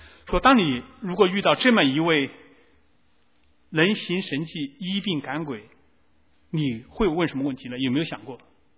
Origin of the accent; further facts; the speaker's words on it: China; 我们中国人的宗教中还有像灶上这种老君一样